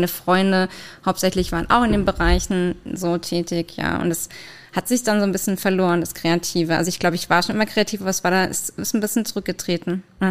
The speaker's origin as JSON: {"language": "German", "town": "Würzburg", "region": "Bavaria", "country": "Germany", "tie": "born or raised there", "lives_now": "Stuttgart, Germany", "said": "Also ich bin ja in Würzburg aufgewachsen und ich bin dann von Würzburg nach Stuttgart gezogen."}